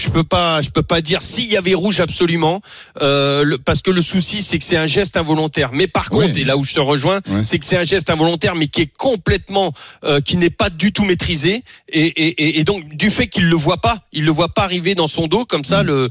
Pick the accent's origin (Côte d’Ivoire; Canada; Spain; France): France; Poitiers, Nouvelle-Aquitaine; Mais je suis de Poitiers, moi, tu sais, comme on n'a pas beaucoup de sports de haut niveau.